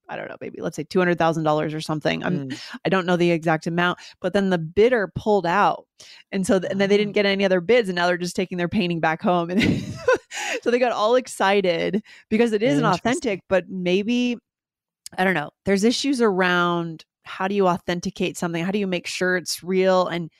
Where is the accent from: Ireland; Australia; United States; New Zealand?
United States; New Hampshire; at a Savers, I think in New Hampshire, actually, my home state, they purchased it.